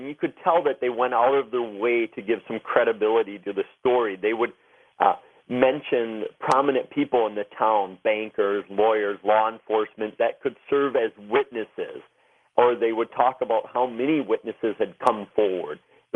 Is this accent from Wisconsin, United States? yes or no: yes; Wisconsin, United States; I started with my home state of Wisconsin and just started going through the newspapers of the old days one by one